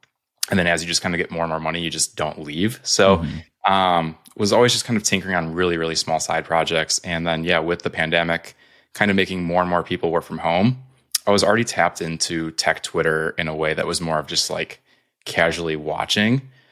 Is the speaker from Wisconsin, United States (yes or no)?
yes; Wisconsin, United States; I'm from Wisconsin, still live in Wisconsin.